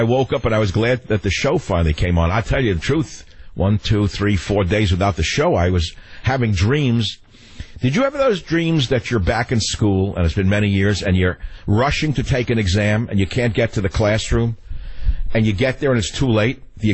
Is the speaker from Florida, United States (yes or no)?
no; New York, United States; Luckily, I grew up in New York, so I didn't sit on the line.